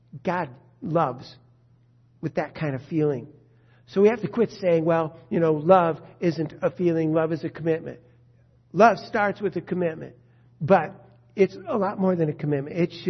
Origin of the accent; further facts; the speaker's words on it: United States; All right, so, you know, I'm an American. I feel the weirdness of that.